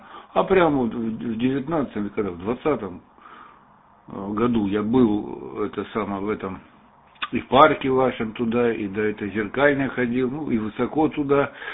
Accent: Lermontov, Stavropol Krai, Russia; now in Belgium; Ну, сейчас я из Бельгии. Вообще, я лермонтовский парень из города Лермонтова.

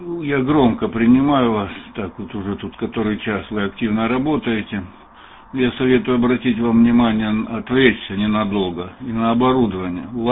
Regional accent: Lermontov, Stavropol Krai, Russia; я сам из Лермонтова, это мой земляк там с вами разговаривал

